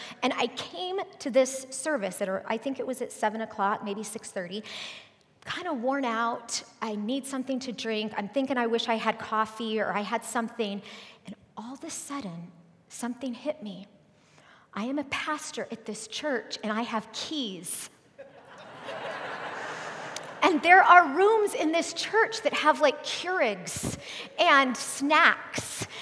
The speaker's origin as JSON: {"language": "English", "region": "Arizona", "country": "United States", "tie": "born or raised there", "lives_now": "Springfield, United States", "said": "He started in Arizona. I grew up in Arizona. And then my husband and I moved."}